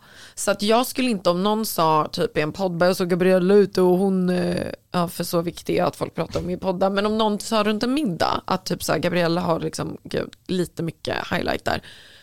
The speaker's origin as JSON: {"language": "Swedish", "town": "Östersund", "region": "Jämtland County", "country": "Sweden", "said": "hej, jag är från Östersund"}